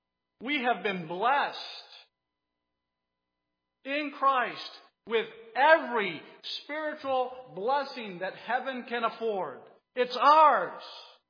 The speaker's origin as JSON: {"language": "English", "country": "DR Congo", "tie": "born or raised there"}